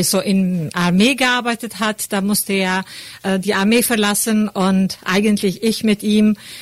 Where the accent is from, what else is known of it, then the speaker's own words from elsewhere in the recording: Kosovo; German is a second language; also born or lived in Sweden; now in Braunschweig, Germany; Ich komme aus dem Kosovo eigentlich, aber in Braunschweig bin ich ja von Schweden hierher gekommen, weil im 90er Jahren herrschte ja Krieg in Jugoslawien.